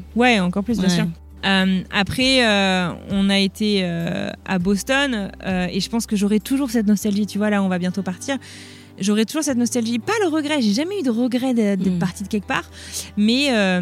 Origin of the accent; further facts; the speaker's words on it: France; moved away; ça fait 15 ans que je suis partie de France.